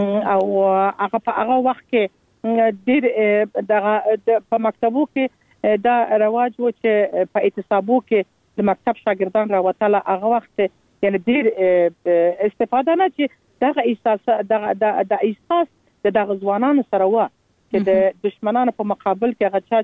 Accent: Kandahar, Afghanistan; born there; موږ خپل چې په کندهار کې پیدا سول، او زما اولادونه په کندهار کې پیدا سو

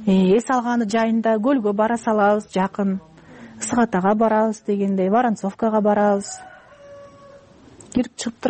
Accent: Kant, Chuy Region, Kyrgyzstan; now in Kazakhstan; Менин папам казак, мамам кыргыз, кегетиликтен, кегетилик. Өзүм кантта туулуп өскөн.

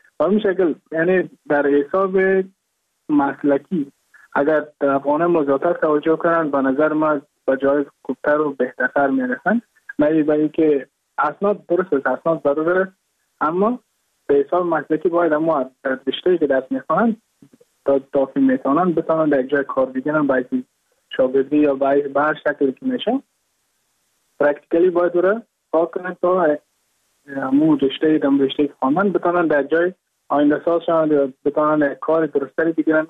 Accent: Mazar-i-Sharif, Balkh, Afghanistan; now in Goa, India; از مزار شریف هستم، از قریه شیرآباد که از قریه درفتاده مزار شریف بلخ میباشم. ما در سال 2019 ماه جون به هندوستان آمدم

